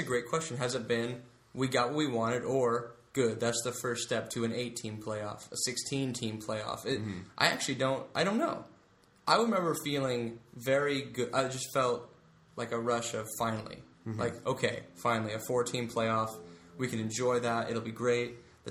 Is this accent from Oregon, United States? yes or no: yes; Oregon, United States; I'm from Oregon. I'm frustrated with the NCAA first.